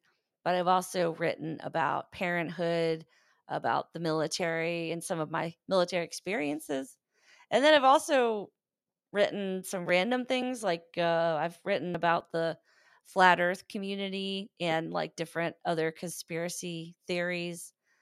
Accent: Florida, United States; also born or lived in Alabama / New York / North Carolina; But I grew up in Florida, and then because of the Army, we've lived in Alabama, Northern New York, North Carolina, and of course now in Southern California.

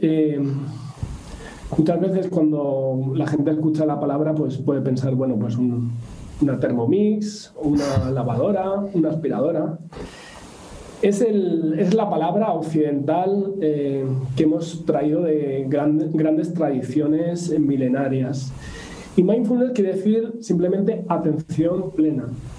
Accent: Buñol, Valencian Community, Spain; Soy de Buñol. Bueno, uno de los grandes pueblos en el tema, como tú decías, de bandas de música. Tengo la suerte de haber nacido aquí

